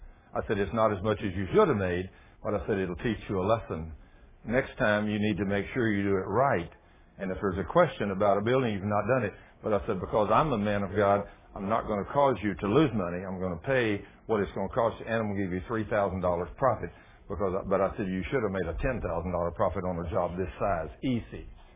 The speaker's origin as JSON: {"language": "English", "region": "Texas", "country": "United States", "said": "I said, but I'm from Texas. I'm not from Chicago."}